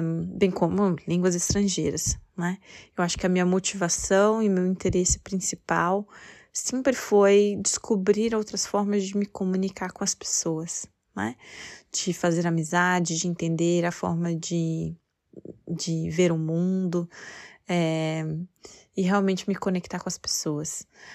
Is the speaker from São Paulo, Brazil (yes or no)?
no; Brasília, Federal District, Brazil; also born or lived in Manaus; Eu nasci em Manaus, no Amazonas, apesar de não ter família lá, e fui criada em Brasília. Em Brasília, eu tive contato com muitas pessoas de vários lugares